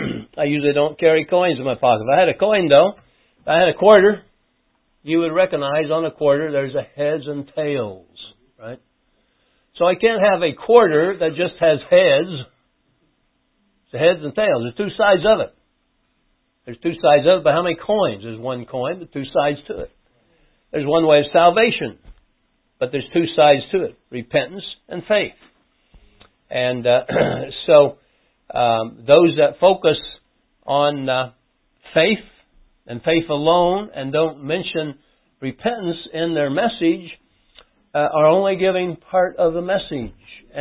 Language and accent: English; United States; Because I'm a good person? Because I'm American?